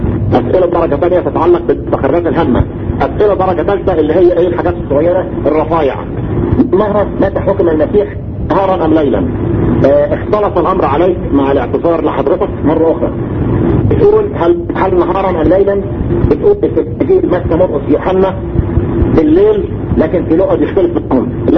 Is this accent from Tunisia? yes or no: no; Egypt; مش مهم انا كمصري بفهم ايه